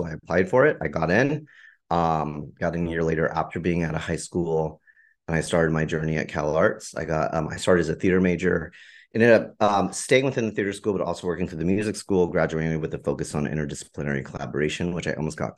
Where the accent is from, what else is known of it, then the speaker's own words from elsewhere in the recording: California, United States; Yeah, I was raised literally in the Sacramento Valley.